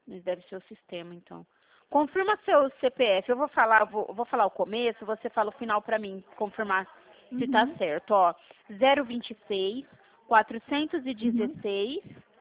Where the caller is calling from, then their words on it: São Paulo, Brazil; Eu tô falando do estado de São Paulo.